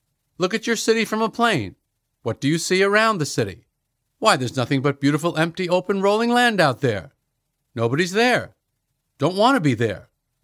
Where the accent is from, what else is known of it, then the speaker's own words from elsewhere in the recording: Long Island, New York, United States; also born or lived in Brooklyn; I was born in Brooklyn. We lived in the city. Then my parents decided they wanted to move out of the city and live on Long Island.